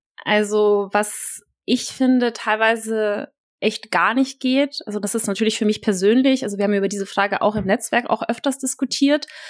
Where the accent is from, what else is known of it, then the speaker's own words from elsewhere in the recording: Germany; born there; also born or lived in Italy; ich bin in Deutschland geboren, okay, ich habe ein Jahr in Italien gelebt in meiner Kindheit. Das heißt, ich habe auch wirklich mal in Italien gelebt.